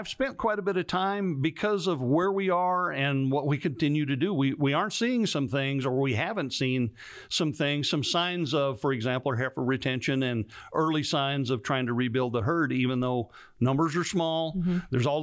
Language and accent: English; Montana, United States; the Highlands of Scotland remind me a great deal of where I grew up in Montana.